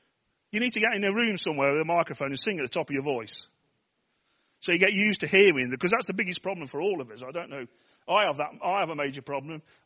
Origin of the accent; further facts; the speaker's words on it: Nottingham, East Midlands, United Kingdom; And that's why I talk proper, by the way, because I'm from Nottingham.